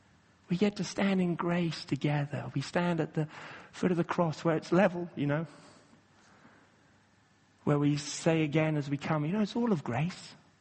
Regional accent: Kenya; Again, growing up in Kenya, I went to a school where some of the kids of some of the officials and diplomats went.

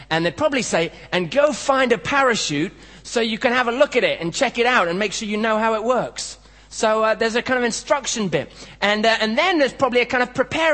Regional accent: Kenya; And I don't know if they do this in Sri Lanka, but I grew up in Kenya

